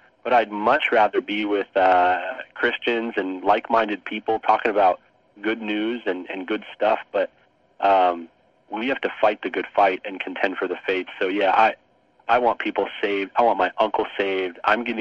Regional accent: Canada; I'm a Canadian.

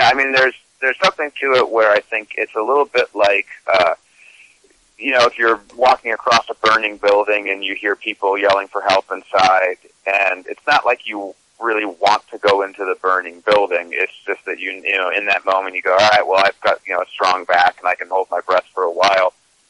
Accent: Minnesota, United States; born there; also born or lived in Utah / Connecticut; But I grew up kind of in a host of congregations throughout the country. I was born in Minnesota, lived in Utah for a while, and Connecticut for a while.

